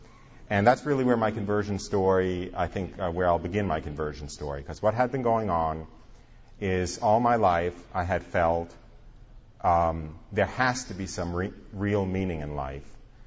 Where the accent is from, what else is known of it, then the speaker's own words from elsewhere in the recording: New York, United States; I grew up outside of New York. I was religiously Jewish.